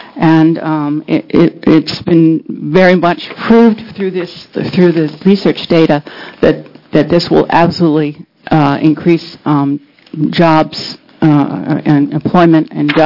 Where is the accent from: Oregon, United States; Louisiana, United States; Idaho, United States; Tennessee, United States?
Oregon, United States; Portland; I'm from Northeast Portland, Chip Shields' district